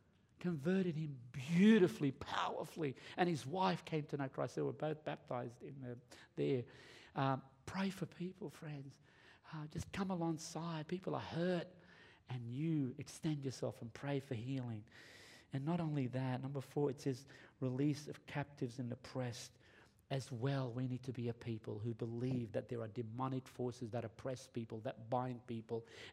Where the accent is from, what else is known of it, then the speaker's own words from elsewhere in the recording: Australia; I grew up in Australia, just in case you think, man, this is just in Lebanon.